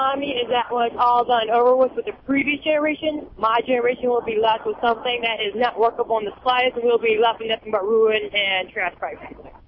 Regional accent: Detroit, Michigan, United States; I am from the Detroit area in Michigan.

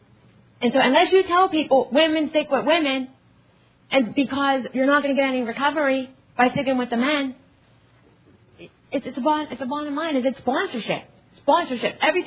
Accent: Pittsburgh, Pennsylvania, United States; I'm from Pittsburgh, Pennsylvania, from the Tri-State region, along with Bob over there.

